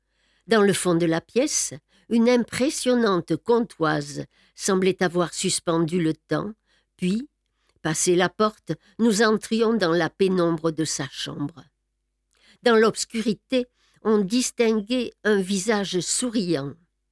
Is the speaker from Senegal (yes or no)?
no; Auvergne-Rhône-Alpes, France; Saint-Vallier, la ville. Tout était si différent du village de campagne d'où je venais, la belle vallée de la Galaure